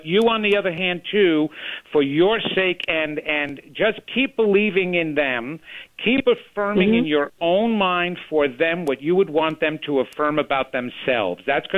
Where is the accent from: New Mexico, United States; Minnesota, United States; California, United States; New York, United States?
New York, United States; Levittown; also born or lived in Queens; I was born in Maspeth, Queens, but I grew up on Long Island in Levittown, which is right next to Bethpage.